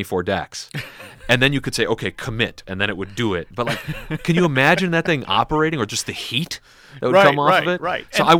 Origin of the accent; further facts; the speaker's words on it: Chicago, Illinois, United States; You know, I'm from Chicago. I have an all-sausage diet, and we have never argued about food or anything like that.